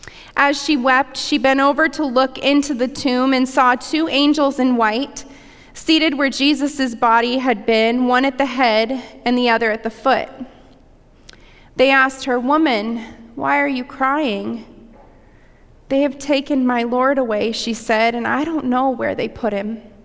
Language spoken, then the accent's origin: English; Chinle, Arizona, United States; I grew up in Chinle. Chinle was the place that I first learned to share my faith.